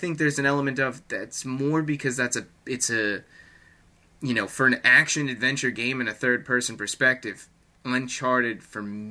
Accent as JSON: {"language": "English", "town": "Boston", "region": "Massachusetts", "country": "United States", "said": "the I'm from Boston. Am I biased?"}